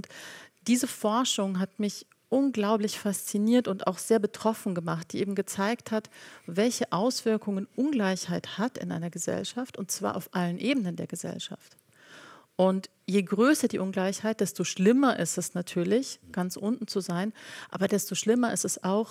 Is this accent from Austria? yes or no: no; Bali, Indonesia; also born or lived in Germany; Und ich bin nicht nur auf Bali aufgewachsen, sondern auch in Deutschland.